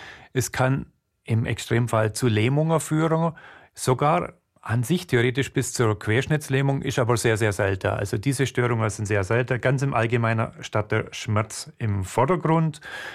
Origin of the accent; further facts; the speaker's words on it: Germany; now in Switzerland; Ich komme aus Deutschland, man hört schon.